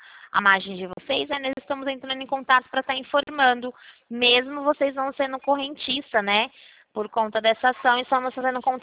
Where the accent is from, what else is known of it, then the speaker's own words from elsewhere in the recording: Rio Claro, São Paulo, Brazil; Eu sou aqui de Rio Claro, interior de São Paulo.